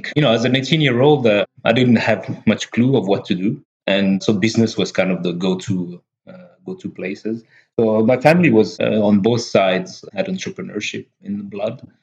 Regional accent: Biella, Piedmont, Italy; also born or lived in Versailles; now in France; So I grew up in Biella, which is a small town between Torino and Milano in the north of Italy. Mm. And then I then lived near Paris, near Versailles, for almost 9 years.

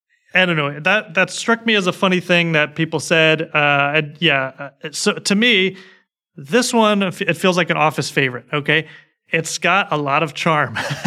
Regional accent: United States; they're just not my reality as an American.

